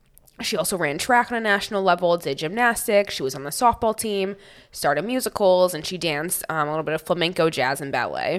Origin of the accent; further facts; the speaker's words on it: Bronx, New York, United States; I'm from the Bronx. I just wanted to say that.